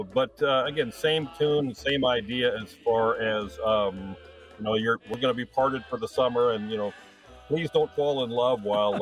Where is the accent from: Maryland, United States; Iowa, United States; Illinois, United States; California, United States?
Iowa, United States; Des Moines; I did not. I grew up in Des Moines.